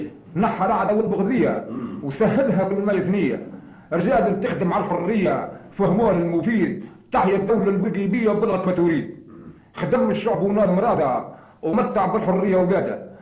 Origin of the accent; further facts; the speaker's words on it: Mahdia, Mahdia Governorate, Tunisia; أصلي من المهدية من حواز المهدية.